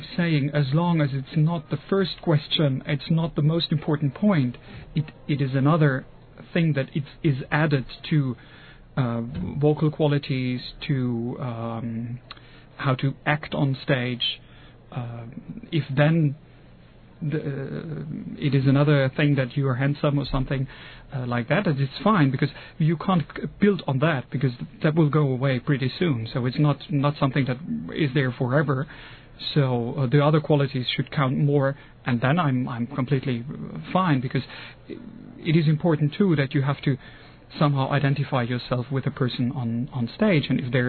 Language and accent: English; Munich, Bavaria, Germany; moved away as an adult; I'm German. I'm born in Munich. And I grew up in Munich, so almost everything there. I went to school there. I studied music there. And finally, in 94, I left.